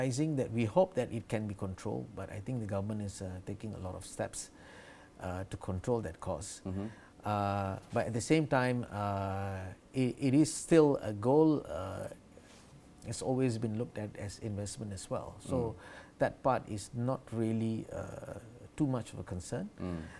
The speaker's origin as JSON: {"language": "English", "country": "Malaysia", "said": "we are really, really proud to be Malaysian and as a Malaysian brand."}